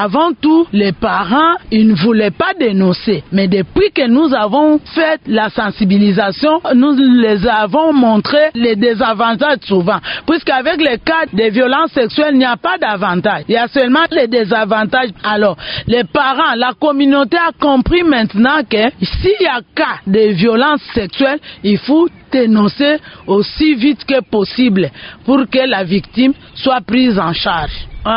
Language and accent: French; Idiofa, Kwilu, DR Congo; Mais en ce qui concerne l'exploitation sexuelle chez nous à Idiofa, ça n'existe pas.